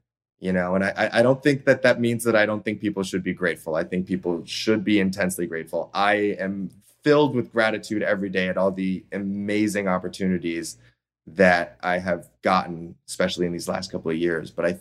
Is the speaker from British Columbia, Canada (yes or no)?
no; Toronto, Ontario, Canada; my hometown of Toronto.